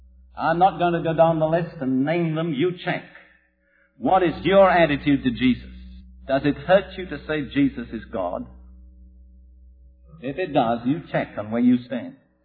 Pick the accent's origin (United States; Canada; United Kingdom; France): United Kingdom; Now, I can say this, I'm British, I'm not American.